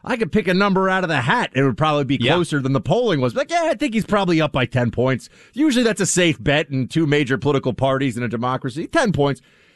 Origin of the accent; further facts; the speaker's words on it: New York, United States; As a New Yorker, in previous elections, I've dealt with that many times